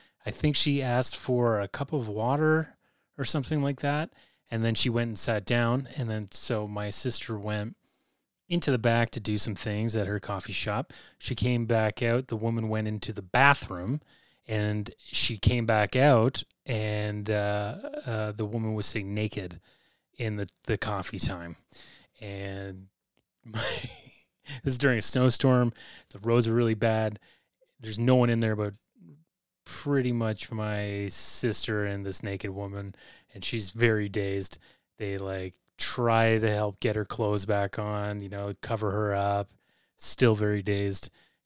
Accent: Sharon, Ontario, Canada; There's a bit of a naked woman story from my hometown in Sharon, Ontario.

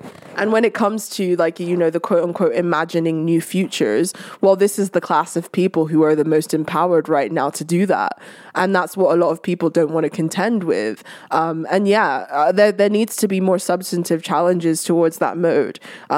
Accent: Nigeria; I'm from Nigeria, many have tried.

